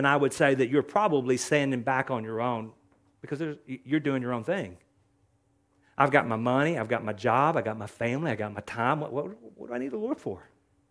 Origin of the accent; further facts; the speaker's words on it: Texas, United States; I'm a little slow. I'm from East Texas.